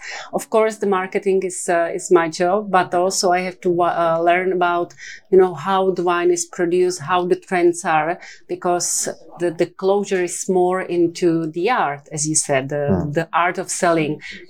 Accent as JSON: {"language": "English", "region": "Prague", "country": "Czechia", "tie": "born or raised there", "also_born_or_lived": "London", "second_language": "English", "said": "I was born and raised in Prague in Czech Republic. I was studying there. Then I was traveling a little bit abroad, was living in London for a while"}